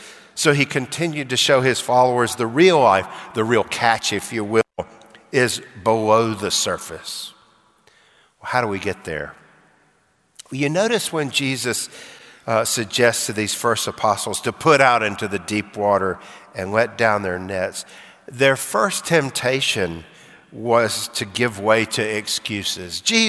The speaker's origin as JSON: {"language": "English", "region": "Alabama", "country": "United States", "tie": "born or raised there", "said": "When I was a kid growing up in Alabama, I spent a lot of time on various lakes"}